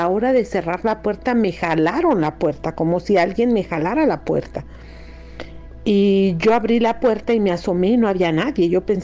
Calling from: Canada; de Canadá.

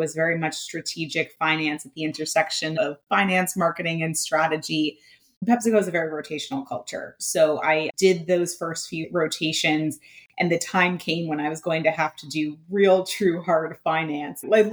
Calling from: Brooklyn, New York, United States; I am joining you from Brooklyn, New York.

